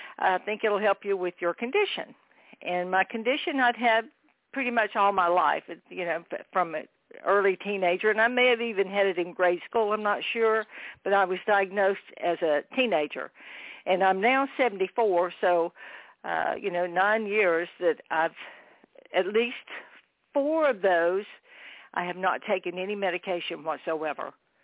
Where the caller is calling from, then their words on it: Daytona Beach, Florida, United States; Over in Daytona Beach, and it's a little foggy here today.